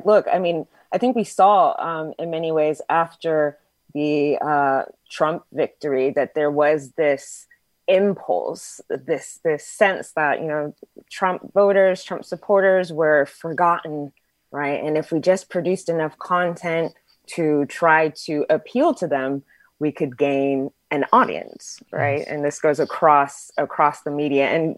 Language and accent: English; Texas, United States; I grew up in Texas, actually, and I remember listening to conservative talk radio.